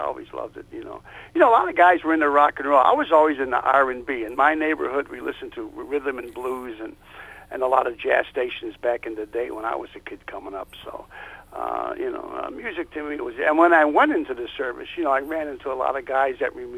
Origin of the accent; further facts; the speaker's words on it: Chicago, Illinois, United States; You know, I grew up in a housing project in Chicago on the west side, right on 26th of California, right across from the Cook County Jail, you know.